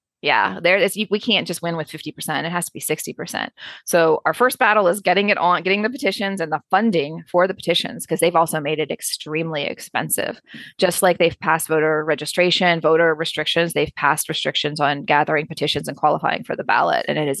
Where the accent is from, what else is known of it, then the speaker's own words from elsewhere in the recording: Jupiter, Florida, United States; I'm the Trapper Nelson episode I was listening to because I'm from Jupiter.